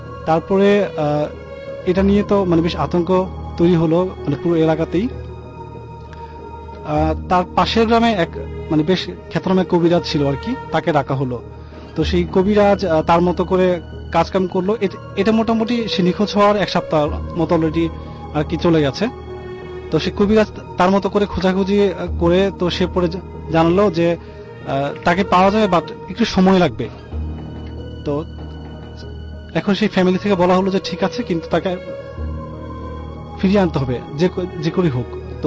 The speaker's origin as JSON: {"language": "Bangla", "town": "Comilla", "region": "Chittagong Division", "country": "Bangladesh", "tie": "born or raised there", "lives_now": "Dhaka, Bangladesh", "said": "আমাদের দেশের বাড়ি কুমিল্লাতে"}